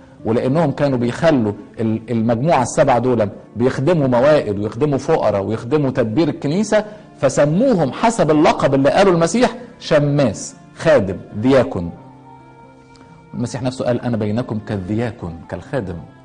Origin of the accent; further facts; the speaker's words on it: Egypt; فده لقب محبب لينا احنا جدا كمصريين، لان هو لقب مصري اصلي.